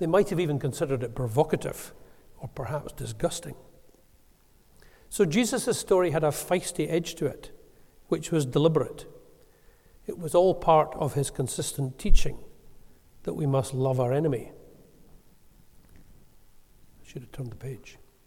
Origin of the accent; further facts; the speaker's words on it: Scotland, United Kingdom; Most of you should know that I come from Ayrshire by now.